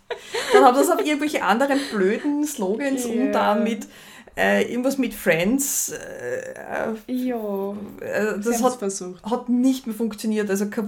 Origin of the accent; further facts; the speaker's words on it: Graz, Styria, Austria; gerade als Grazer kennt man die Merkurversicherung, weil das ist eine Grazer Versicherung.